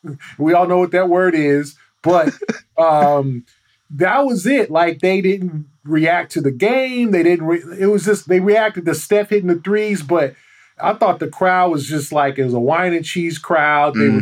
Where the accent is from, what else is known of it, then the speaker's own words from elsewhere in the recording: Inglewood, California, United States; We'll see what happens next year in my hometown of Inglewood.